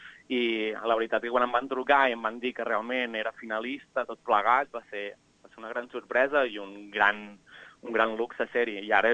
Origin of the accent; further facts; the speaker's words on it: Sallent, Catalonia, Spain; la colla gegantera del meu poble, que és Sallent, a la comarca del Bages.